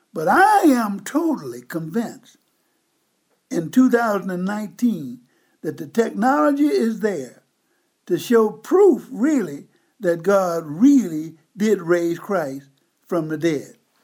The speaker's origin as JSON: {"language": "English", "region": "Mississippi", "country": "United States", "tie": "born or raised there", "said": "It took me a long time, even as a child growing up in Mississippi, and mama and them, and that's my favorite word, mama and them"}